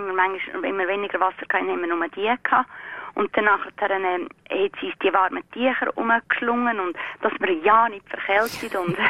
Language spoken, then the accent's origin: German; Bern, Switzerland; Wir sind auf dem Stadthalter gut in Bümplitz aufgewachsen und das war sehr, sehr grosszügig.